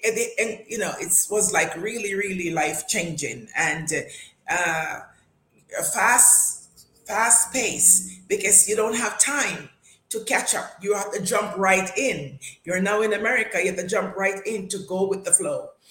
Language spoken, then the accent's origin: English; Brownstown, Saint Ann, Jamaica; And we were all born and raised in Brownstown, St. Anne, in a little town, or say up in the country, up in the hills, called Middle Buxton, Brownstown, St. Anne in Jamaica, The beautiful Garden Parish, where we were brought up as from a Christian parent.